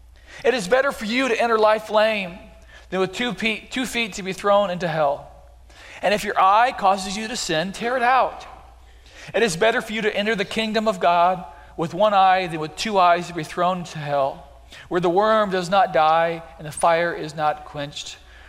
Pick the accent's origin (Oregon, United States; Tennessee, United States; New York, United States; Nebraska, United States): Nebraska, United States; Beatrice; I grew up in Beatrice, not too far away from here. And so I am a Nebraskan, so I got my Nebraska socks on